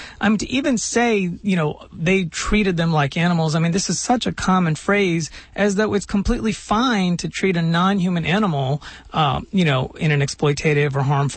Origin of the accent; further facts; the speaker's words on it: Mumbai, Maharashtra, India; my whole family lives in Mumbai, and we're from Mumbai, which is the largest city in India.